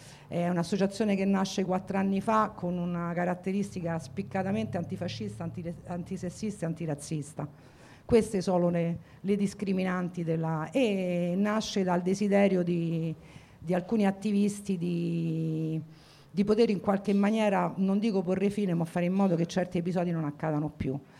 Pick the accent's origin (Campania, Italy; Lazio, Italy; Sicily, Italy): Lazio, Italy; Rome; Io vengo da Garbatella, che è un quartiere storicamente politicizzato, eccetera.